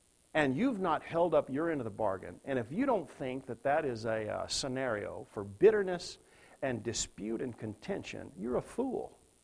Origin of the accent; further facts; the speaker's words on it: Southern United States, United States; I grew up in the Bible Belt. That's what I mean by general rules. In the Bible Belt, that's the kind of Christianity I grew up with.